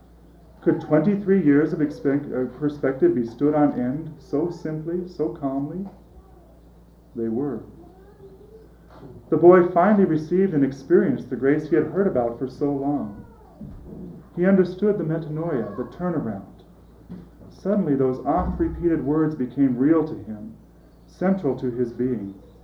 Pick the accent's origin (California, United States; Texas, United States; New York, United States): California, United States; I grew up in California in a large Catholic family, 6 kids.